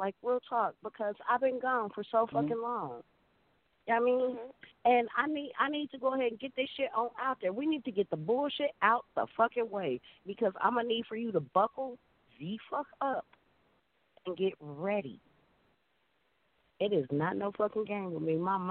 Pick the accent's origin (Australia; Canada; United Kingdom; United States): United States; Kansas City, Missouri; me being back in Kansas City in my hometown on my stomping ground for two motherfucking years